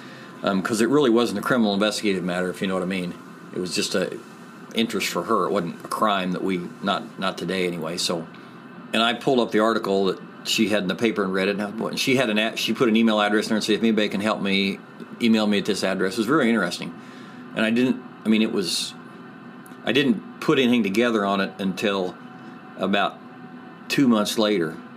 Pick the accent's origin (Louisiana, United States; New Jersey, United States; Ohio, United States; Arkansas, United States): Louisiana, United States; Angola; This is news to me, and I'm from Angola.